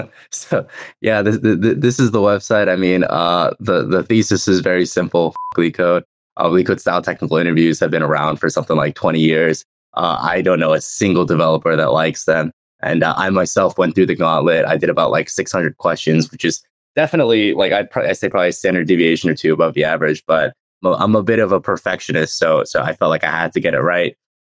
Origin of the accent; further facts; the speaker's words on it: Suwanee, Georgia, United States; Sewanee, Georgia.